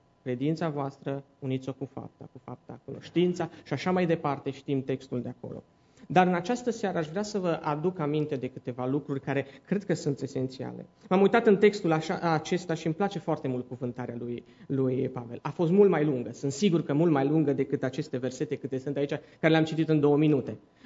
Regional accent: Cluj-Napoca, Cluj County, Romania; now in Uganda; vin din Cluj-Napoca și sunt misionar în Africa, în Uganda, slujesc de 7 ani de zile acolo

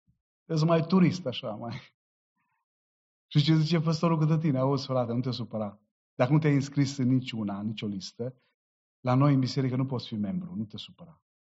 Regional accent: Orșova, Mehedinți County, Romania; born there; M-au dus la spital, la Orșova, unde eu m-am născut în Orșova.

